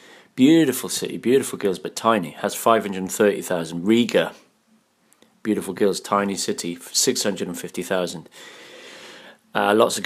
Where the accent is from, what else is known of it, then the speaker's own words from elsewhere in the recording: Cardiff, Wales, United Kingdom; But I'm from Cardiff